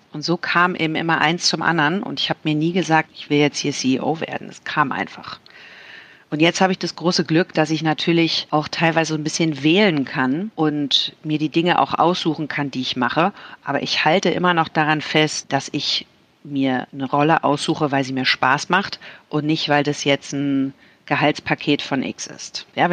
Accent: Berlin, Germany; born there; Ich bin in Berlin geboren, Ende der 70er Jahre, fast an der Mauer.

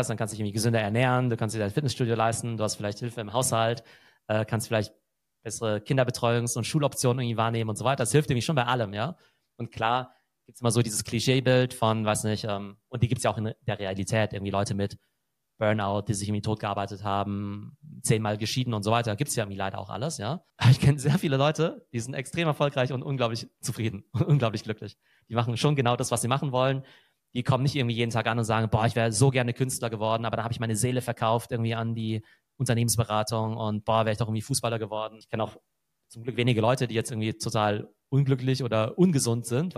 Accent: Karlsruhe, Baden-Württemberg, Germany; Wie gesagt, ich komme aus Karlsruhe, ja, also ne, auch eine schöne Stadt, ja.

